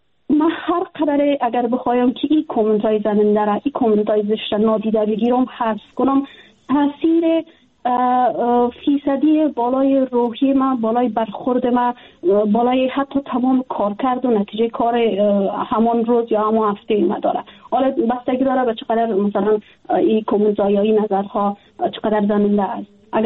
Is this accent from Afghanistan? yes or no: yes; Afghanistan; جدا از اینکه وطنم است، خانواده مجا است، دوستای ما هستن، ما در افغانستان بزرگ شدیم، تحصیل کردیم، کار کردیم